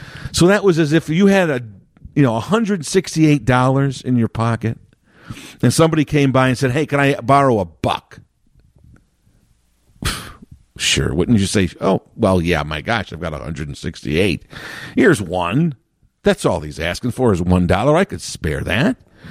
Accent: Chicago, Illinois, United States; I've been born and raised in Chicago.

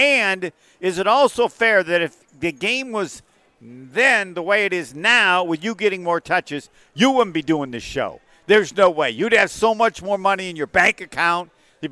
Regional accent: Indiana, United States; and I'm from Indiana, but that's about 30%.

